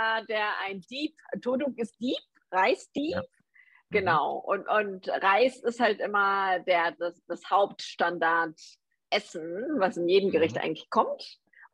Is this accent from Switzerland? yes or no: no; Germany; born there; first language Korean; German is a second language; Ich bin in Deutschland geboren, habe auch 4 Jahre in Frankfurt gearbeitet.